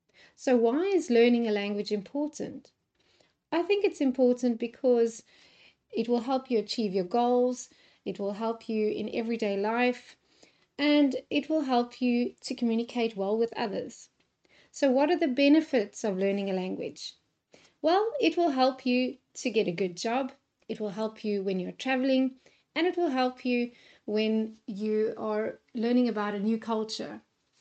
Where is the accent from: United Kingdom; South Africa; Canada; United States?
South Africa; I'm from South Africa.